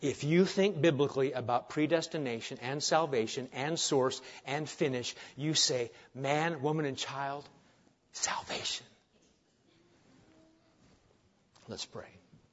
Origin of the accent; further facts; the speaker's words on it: Nebraska, United States; When I was growing up in Nebraska, we had a sportscaster.